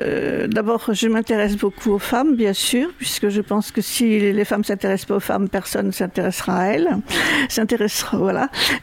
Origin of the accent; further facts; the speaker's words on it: Cognac, Nouvelle-Aquitaine, France; born there; now in La Rochelle, France; suis mariée, mère de famille, j'ai 3 enfants. Je suis née à Cognac en 1942 et depuis 1964, je vis à La Rochelle.